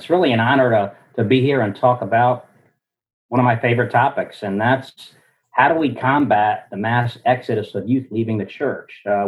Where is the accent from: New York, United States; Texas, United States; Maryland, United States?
Maryland, United States; So I grew up in Maryland. I never lived anywhere else.